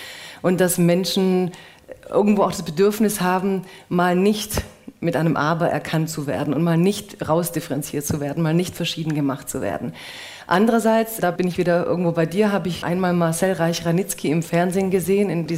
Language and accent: German; Stuttgart, Baden-Württemberg, Germany; ich sage dann, ich komme aus Stuttgart.